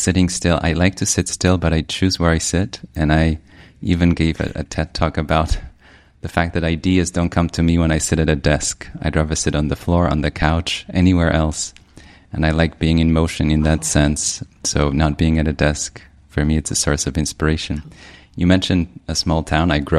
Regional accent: Poland; also born or lived in Europe / New York, United States; now in Dominican Republic; I was born in Poland. I went to schools around Europe. I spent most of my adult life in New York, and you're finding me in the Dominican Republic right this minute. And so I'm Polish, I'm European, I'm American.

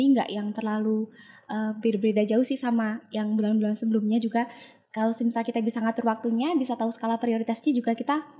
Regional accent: Magelang, Central Java, Indonesia; Kan kalau semisal di daerah saya, di Magelang itu kan ada Nuzulul Quran.

